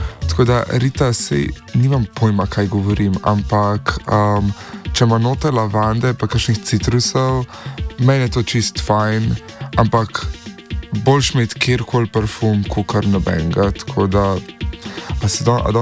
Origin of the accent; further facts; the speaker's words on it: Ljubljana, Central Slovenia, Slovenia; born there; Če sem rojen v Ljubljani.